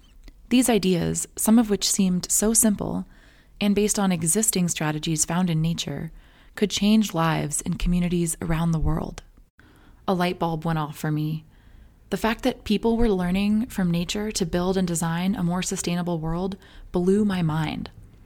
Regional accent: California, United States; I grew up in the Bay Area and also lived in the desert of Southern California for a few formative years.

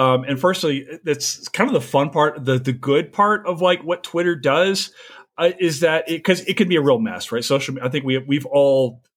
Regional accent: Murray, Kentucky, United States; So I'm from Murray, out in the western part of the state.

